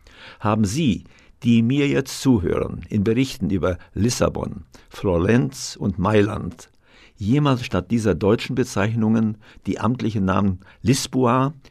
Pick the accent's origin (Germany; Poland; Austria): Poland; Rosenthal, Silesian Voivodeship; born there; Geboren wurde ich übrigens in dem kleinen schlesischen Gebirgsdorf Rosenthal. Dieser, mein Heimatort, wird für mich und meine Landsleute jedenfalls nie Ružanka, sondern immer Rosenthal heißen.